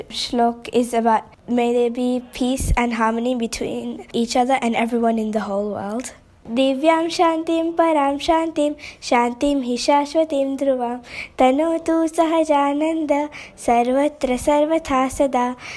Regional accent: Sydney, New South Wales, Australia; और मैं सिडनी से हूँ।

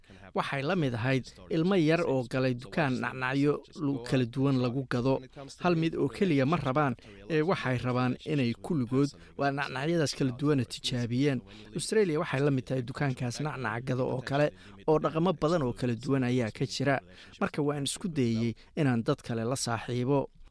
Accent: Singapore; Somali is a second language; Anigu waxaan ka imid Singapore

